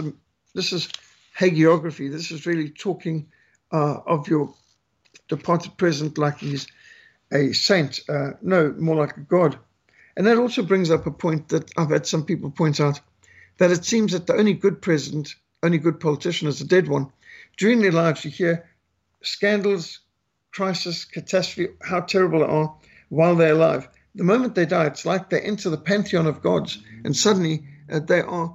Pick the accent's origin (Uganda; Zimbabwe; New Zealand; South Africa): Zimbabwe; now in United States; especially in my home country of Rhodesia